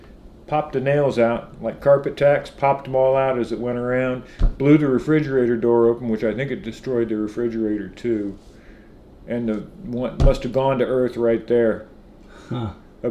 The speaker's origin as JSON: {"language": "English", "town": "Byron", "region": "Indiana", "country": "United States", "tie": "born or raised there", "said": "We moved to a house near Byron, Indiana"}